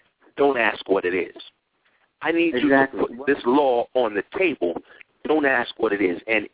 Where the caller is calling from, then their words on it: Queens, New York, United States; I'm calling in from Queens, New York.